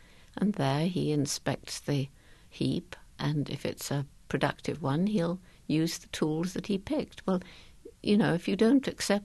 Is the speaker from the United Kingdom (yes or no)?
yes; England, United Kingdom; moved away as an adult; I was straight out from England